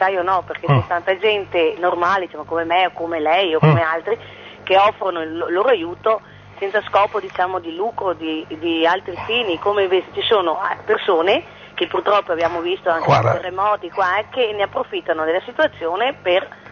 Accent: Martellago, Veneto, Italy; Sono di Martellago, provincia di Venezia, che chiamo, ecco.

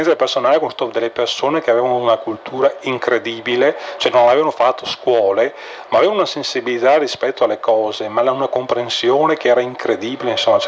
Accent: Vicenza, Veneto, Italy; io vengo da Vicenza

